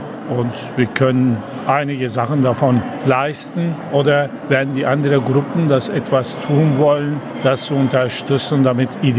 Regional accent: Lübeck, Schleswig-Holstein, Germany; ich komme aus Lübeck

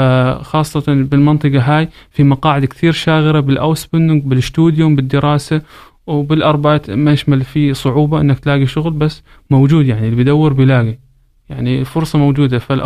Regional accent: Syria; now in Germany; أنا هيك، أنا حابب هيك، أنا من سوريا، أنا هيك وضعي

